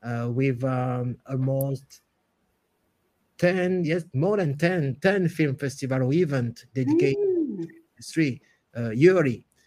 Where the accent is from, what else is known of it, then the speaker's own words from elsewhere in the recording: Guadeloupe, France; because I'm French, I'm from Guadeloupe, you know, and Guadeloupe is this archipelago. With this coral part and this volcanic part, it's a butterfly shape.